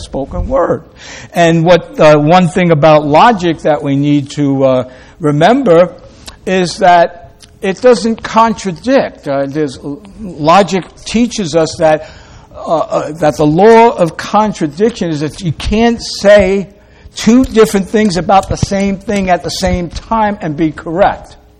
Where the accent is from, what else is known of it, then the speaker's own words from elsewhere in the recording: New York, United States; accent: Brooklyn; I'm from New York, I say logos. And it doesn't matter what I say because you expect me to Brooklynese everything